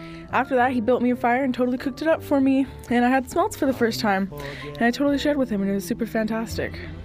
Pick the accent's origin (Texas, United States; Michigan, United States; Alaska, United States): Alaska, United States; Anchorage; I've never went smelting before because I'm from Anchorage